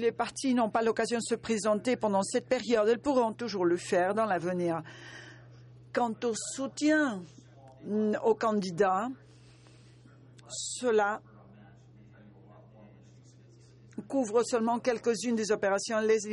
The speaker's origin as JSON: {"language": "French", "country": "Argentina", "said": "je viens de l'Argentine."}